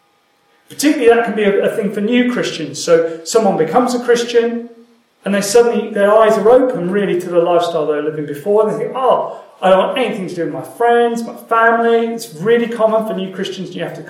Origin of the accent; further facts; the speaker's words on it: England, United Kingdom; I'm saying English person because I'm English and I only know that's a little dream.